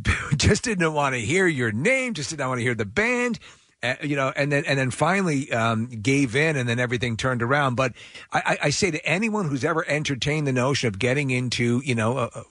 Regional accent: Long Island, New York, United States; Yeah, I grew up on Long Island.

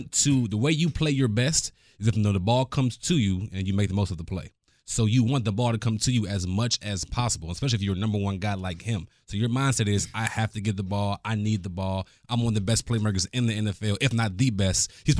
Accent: Cleveland, Ohio, United States; now in Houston, United States; So she's from Cleveland. I'm from Cleveland.

